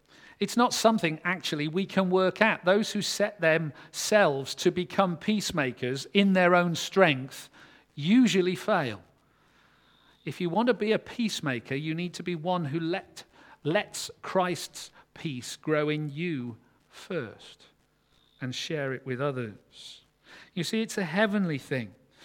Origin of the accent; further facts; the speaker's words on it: England, United Kingdom; And I thought, where as an Englishman would I not like to be between two of the old enemies